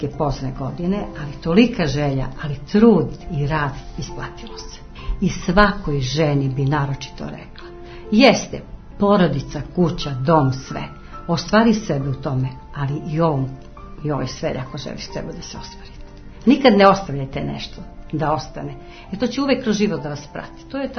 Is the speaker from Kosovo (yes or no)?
yes; Babljak, Ferizaj District, Kosovo; Od dete sa sela, nemaštine, nisam mogla da završim. Ja sam sela sa Kosova, iz Uroševca, Babljak selo, prelepo selo